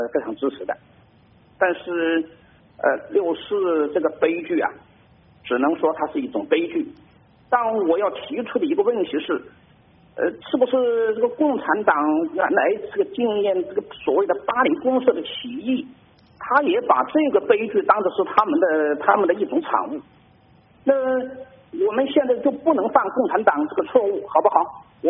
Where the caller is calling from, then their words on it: Hubei, China; 我是湖北的